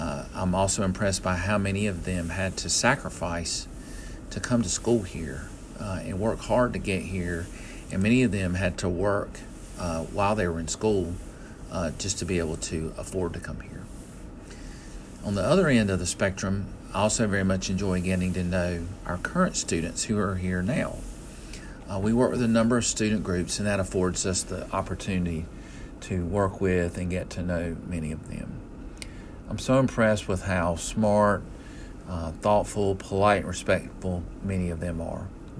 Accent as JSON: {"language": "English", "town": "High Point", "region": "North Carolina", "country": "United States", "tie": "born or raised there", "lives_now": "Wake Forest, United States", "said": "I grew up in my hometown is High Point, North Carolina, and I currently live in Wake Forest, North Carolina."}